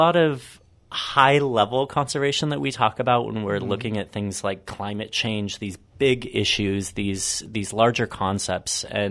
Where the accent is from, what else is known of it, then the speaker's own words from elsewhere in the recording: Vancouver, Washington, United States; now in Portland, United States; I grew up in Vancouver, Washington, so Northwest local.